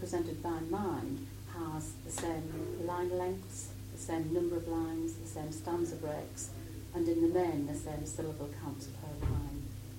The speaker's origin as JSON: {"language": "English", "town": "Thornaby", "region": "North East England", "country": "United Kingdom", "tie": "born or raised there", "said": "the place where I was brought up in Thornaby on Teesside, about my childhood and so on."}